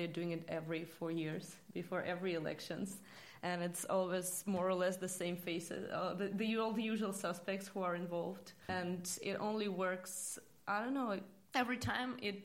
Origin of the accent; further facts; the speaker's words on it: Russia; not just because I come from Russia, but because it influences not only Europe.